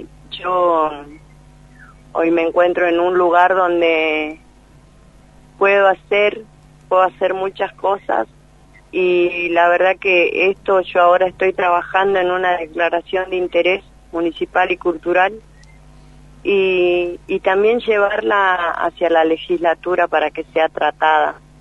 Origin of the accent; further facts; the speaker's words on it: Salta, Argentina; yo vengo de una familia tradicional gaucha. Yo soy salteña.